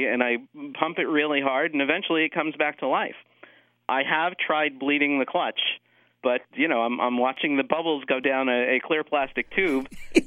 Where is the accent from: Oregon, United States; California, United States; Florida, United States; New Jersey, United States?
New Jersey, United States; Carlstadt; I'm from Carlstadt, New Jersey.